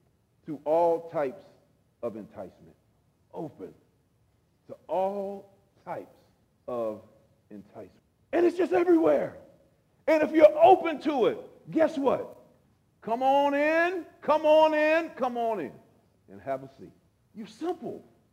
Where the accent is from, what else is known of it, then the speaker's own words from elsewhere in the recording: Braddock, Pennsylvania, United States; I grew up in Braddock